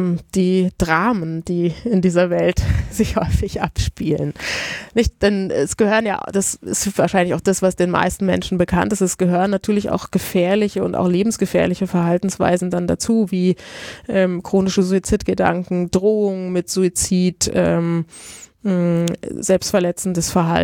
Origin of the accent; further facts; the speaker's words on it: Italy; Ich komme aus Italien